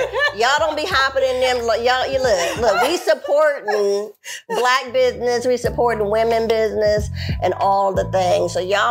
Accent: Baton Rouge, Louisiana, United States; Listen, I'm from Baton Rouge, so this is a girl already.

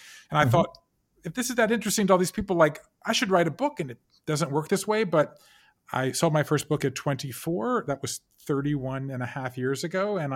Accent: the South, United States; And so I'm a fifth generation American Jew from the South. That's rare. And I'm a Southerner.

